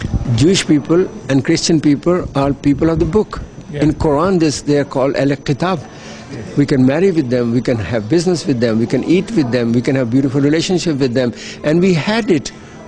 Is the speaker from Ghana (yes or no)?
no; Pakistan; now in Denmark; I am originally from Pakistan, but I live in Denmark